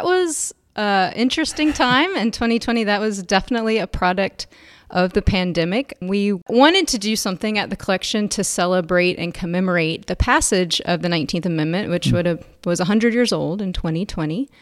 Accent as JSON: {"language": "English", "town": "Gainesville", "region": "Georgia", "country": "United States", "lives_now": "New Orleans, United States", "said": "So I am originally from Gainesville, Georgia, and I attended Tulane as an undergrad."}